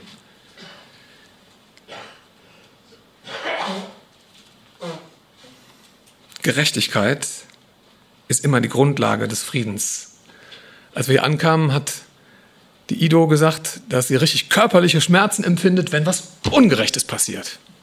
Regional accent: Rhineland-Palatinate, Germany; Ich stamme aus dem Hunsrück

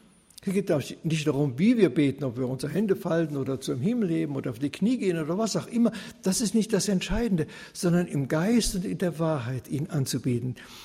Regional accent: Hesse, Germany; Ich kenne das, weil das bei uns da oben spielt, am Meißner, wo ich aufgewachsen bin.

